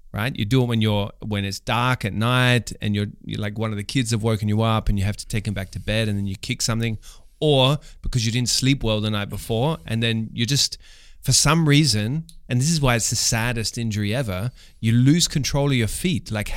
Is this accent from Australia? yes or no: yes; Australia; I'm Australian